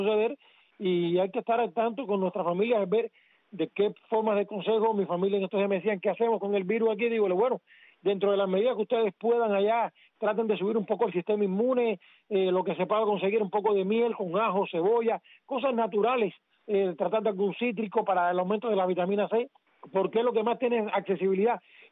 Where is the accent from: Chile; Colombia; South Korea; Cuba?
Cuba; moved away; hace veintitantos años que yo salí de Cuba